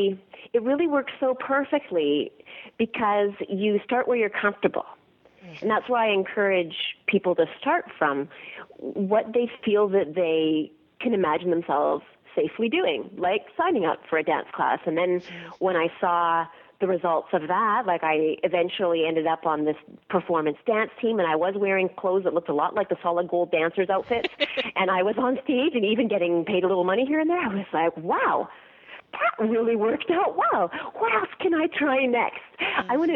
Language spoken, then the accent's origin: English; Canada; that's where I went on my stress leave, I'm Canadian.